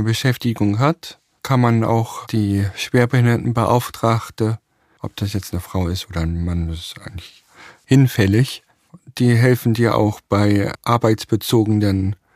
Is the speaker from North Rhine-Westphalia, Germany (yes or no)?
no; Hamburg, Germany; Ich komme aus Hamburg.